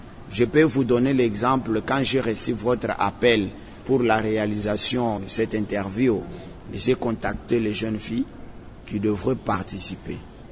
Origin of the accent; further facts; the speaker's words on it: Kasaï-Central, DR Congo; d'abord chez nous, au Kassai Central, la place de la femme, c'était à la cuisine